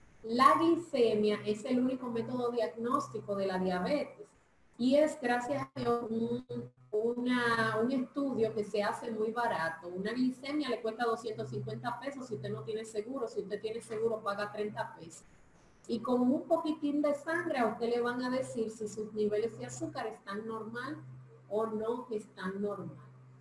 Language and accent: Spanish; Dominican Republic; born there; si nací siendo negra, si nací siendo dominicana, quitarme mi raza o mi grupo étnico.